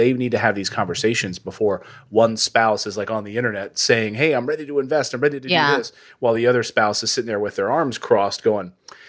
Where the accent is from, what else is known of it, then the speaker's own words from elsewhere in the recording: United States; but we grew up in the United States with a lot of conditioning about wealth building in this country.